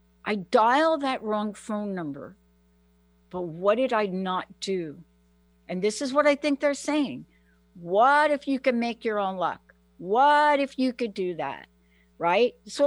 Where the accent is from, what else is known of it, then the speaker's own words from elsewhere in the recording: New York, United States; I'm from New York.